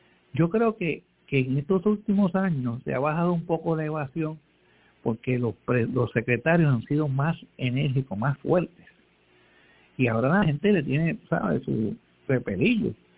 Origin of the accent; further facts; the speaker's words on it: Villa Palmera, Puerto Rico; yo hablo de Villa Palmera, yo me crié en Villa Palmera.